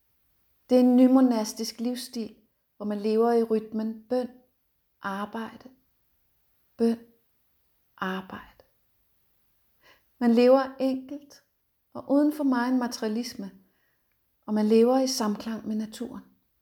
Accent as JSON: {"language": "Danish", "region": "East Denmark", "country": "Denmark", "tie": "born or raised there", "said": "Kender det ikke fra Øst-Danmark, hvor jeg er vokset op og bor."}